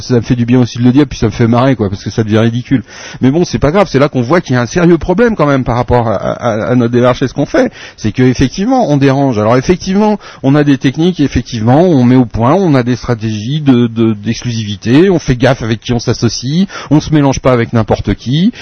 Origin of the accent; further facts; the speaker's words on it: France; je viens de France.